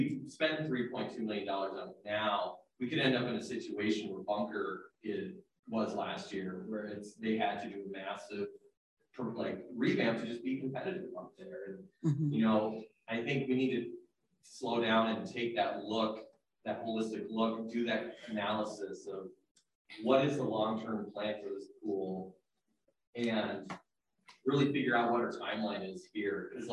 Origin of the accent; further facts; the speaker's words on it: Golden Valley, Minnesota, United States; Mine, I grew up in Golden Valley. You know, the place south of where people talk about. And, you know, we didn't have a pool in Golden Valley.